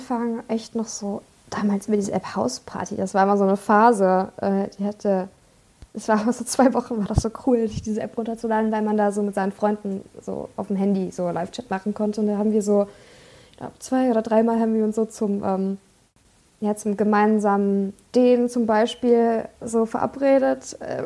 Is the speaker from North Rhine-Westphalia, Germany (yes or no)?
yes; North Rhine-Westphalia, Germany; Also ich komme ja aus dem Sauerland und ich studiere in Kassel, weil es so eine Stunde weg ist.